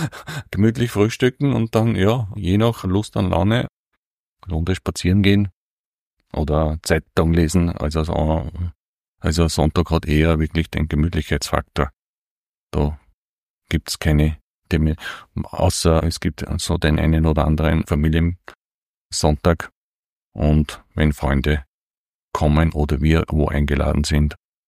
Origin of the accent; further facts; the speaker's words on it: Upper Austria, Austria; born there; now in St. Florian, Austria; Ich bin gebürtiger Mühlviertler und bin dann durch die Mittelschule nach St. Florian gekommen und seither wohne ich in St. Florian.